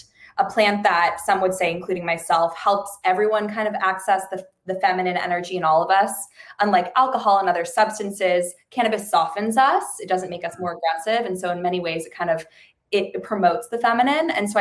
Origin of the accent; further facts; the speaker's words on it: California, United States; I've been an activist and social entrepreneur since I was 15, growing up in Marin County